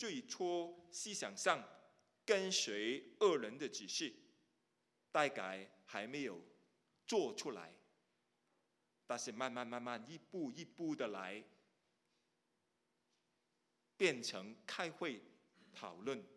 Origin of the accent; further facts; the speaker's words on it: Hong Kong; Chinese is a second language; 就是我是香港出生，在香港长大。那个时候我们的国语都是不是太好啊